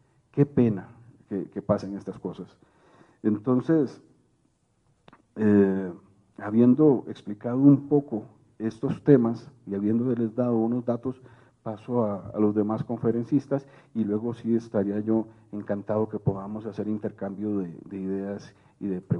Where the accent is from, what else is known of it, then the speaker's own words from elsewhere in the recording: Costa Rica; now in Colombia; para nosotros como costarricenses era como una bofetada